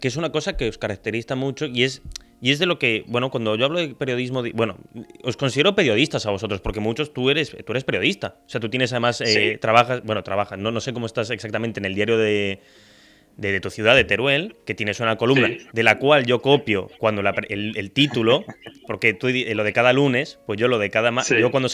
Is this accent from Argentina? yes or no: yes; Argentina; yo siendo argentino